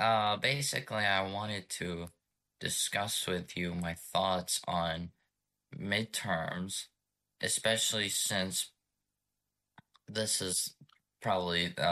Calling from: Troy, Michigan, United States; I'm from Troy, Michigan.

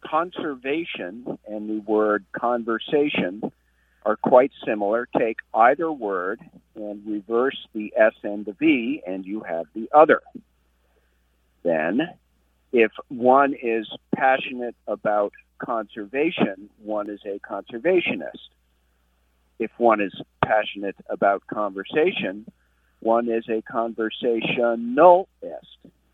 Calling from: Barre, Vermont, United States; I am calling from Barry, Vermont.

